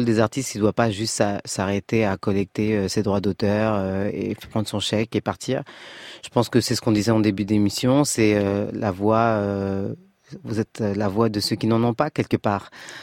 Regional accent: France; j'ai grandi en France, je suis française

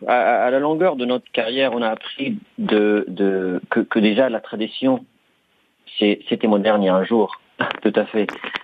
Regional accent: Palestine; moved away as an adult; also born or lived in Paris; now in London, United Kingdom; vécu à Paris pendant 12 ans. Donc, on va dire la tiers de ma vie, que je suis parisien. Je suis tiers parisien et deux tiers palestinien.

